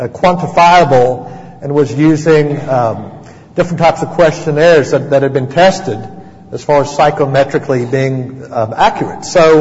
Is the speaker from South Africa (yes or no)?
yes; South Africa; now in United States; I was raised in South Africa. My accent comes and goes a little bit.